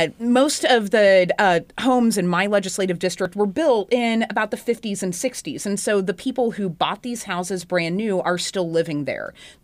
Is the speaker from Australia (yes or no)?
no; Shawnee, Kansas, United States; I grew up in Shawnee, which really is not that far out, right?